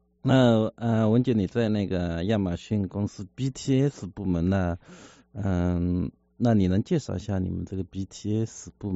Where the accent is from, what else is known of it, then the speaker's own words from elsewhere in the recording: Suzhou, Jiangsu, China; 也跟我一样是来自江苏的苏州，所以我们是老乡。